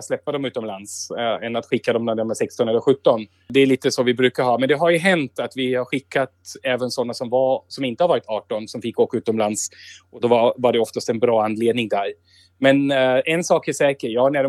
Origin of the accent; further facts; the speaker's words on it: Austria; first language German; Swedish is a second language; Ja, lite engelska och svenska kan jag väl också, ja. Jo, alltså, tyskan är ju för att jag är från Österrike.